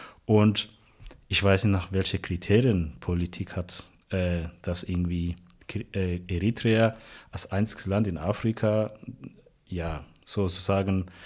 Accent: Tanzania; now in Freiburg, Germany; Ich komme aus Tansania, seit 12 Jahren hier und ich habe hier in Freiburg Sozialarbeit studiert.

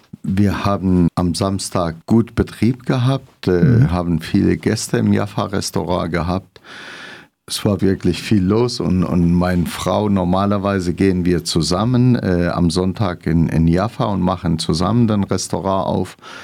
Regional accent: Syria; now in Freiburg, Germany; Ich bin Kurde aus Syrien, lebe seit 1983 in Deutschland, also fast immer in Freiburg. Mhm. Wir sind kurdische Flüchtlinge aus Syrien. Bin mit meinen Eltern nach Freiburg gezogen.

